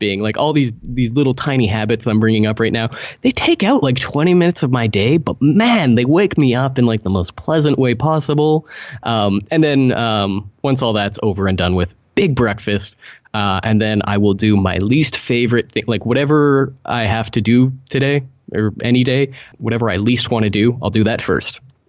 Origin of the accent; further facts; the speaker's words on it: Canada; But I'm the kind of person, I'm Canadian, you know